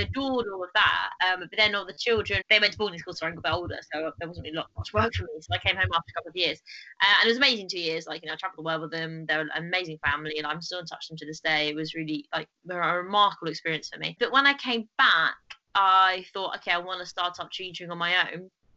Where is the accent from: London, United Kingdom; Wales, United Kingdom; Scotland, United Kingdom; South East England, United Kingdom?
London, United Kingdom; because we're both from London